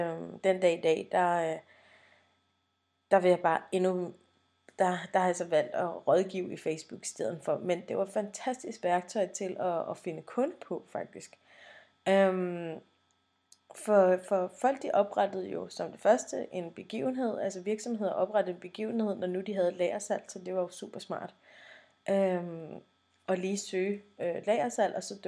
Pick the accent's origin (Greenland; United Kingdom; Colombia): Colombia; now in Denmark; og jeg kommer fra Colombia